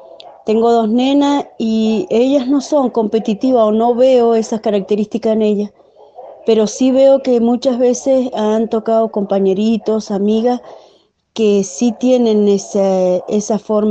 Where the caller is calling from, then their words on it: General Alvear, Mendoza, Argentina; de General Alvear, Mendoza.